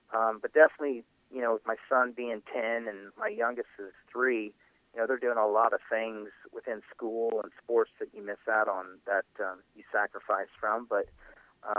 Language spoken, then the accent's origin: English; Indianapolis, Indiana, United States; But I am from Indy.